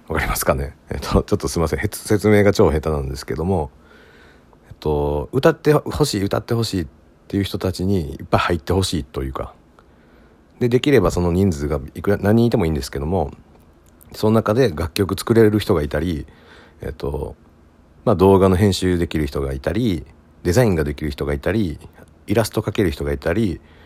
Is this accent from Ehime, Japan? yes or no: yes; Ehime, Japan; あの2年前ぐらいにですね、僕愛媛県出身なんですけども、